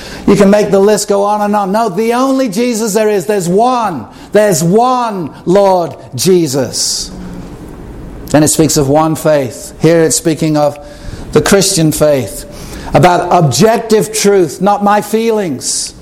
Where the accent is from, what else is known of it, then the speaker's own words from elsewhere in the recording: England, United Kingdom; I grew up in England